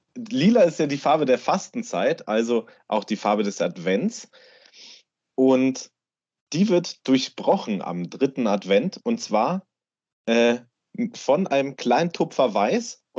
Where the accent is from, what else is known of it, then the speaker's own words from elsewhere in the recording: Hamburg, Germany; Bei uns in Hamburg kommt nämlich der Weihnachtsmann und nicht das Christkind.